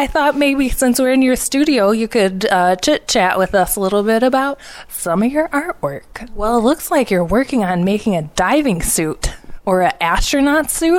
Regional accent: Ohio, United States; And I'm from Ohio, and that makes us mortal enemies.

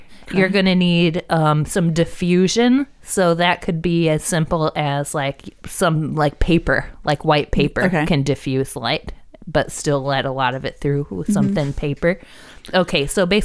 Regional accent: Ohio, United States; accent: Northwest Ohio; I'm from Ohio. I have a Northwest Ohio accent.

